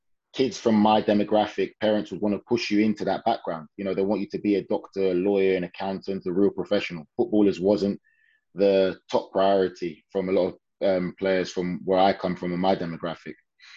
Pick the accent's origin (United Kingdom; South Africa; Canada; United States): United Kingdom; Croydon, London; So growing up in England from young, grew up most well. I started off in like the Southwark area, Elephant and Castle. And then moved out to Thornton Heath, where I pretty much grew up most of my life, in Croydon.